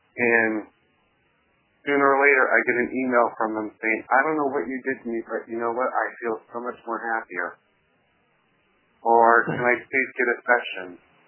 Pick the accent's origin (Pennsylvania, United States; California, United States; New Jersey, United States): Pennsylvania, United States; Philadelphia; To Philadelphia, to my hometown.